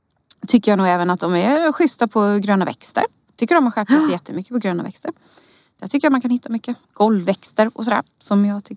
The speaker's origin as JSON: {"language": "Swedish", "region": "Småland", "country": "Sweden", "accent": "Småland dialect", "said": "Jag är så stolt i min småländska."}